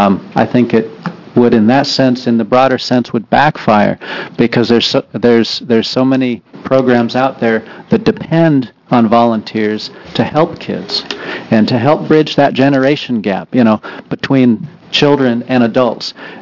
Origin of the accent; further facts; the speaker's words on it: Woodburn, Oregon, United States; I'm from Woodburn.